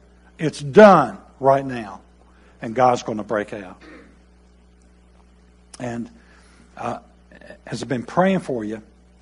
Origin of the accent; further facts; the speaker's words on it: North Carolina, United States; because I was from North Carolina where we tone it down. We don't amp it up.